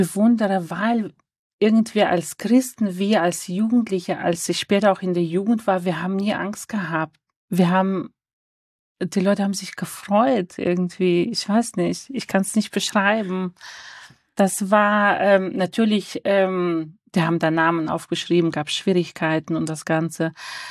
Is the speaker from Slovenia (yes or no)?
no; North Kazakhstan Region, Kazakhstan; Ich komme aus Nordkasachstan, da waren immer Verfolgungen. Das habe ich alles mitbekommen, wie die Christen sich versteckt haben.